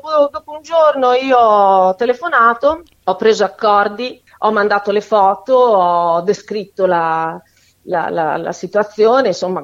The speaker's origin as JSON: {"language": "Italian", "town": "Faenza", "region": "Emilia-Romagna", "country": "Italy", "said": "Io sono di Faenza"}